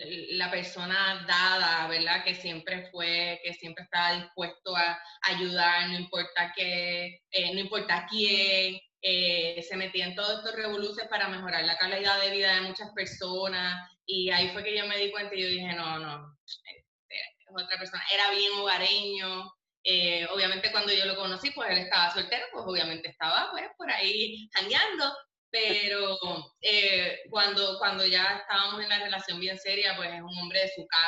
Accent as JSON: {"language": "Spanish", "country": "Puerto Rico", "moved": "yes", "lives_now": "United States", "said": "La danza fue mi pasión hasta que me fui de Puerto Rico, me fui a Estados Unidos"}